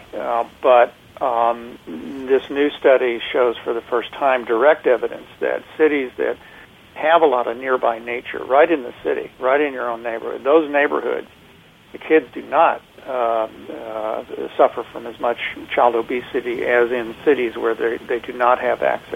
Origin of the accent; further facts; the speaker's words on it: Kansas City, Missouri, United States; I grew up in Kansas City, Missouri, in Kansas, which is one of the cities in the lower 48 that is the least dense.